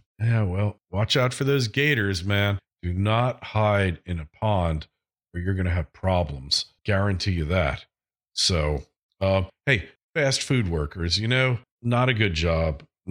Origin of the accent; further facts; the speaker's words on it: Florida, United States; My home state of Florida, it's trying to become the 46th state to allow open carry.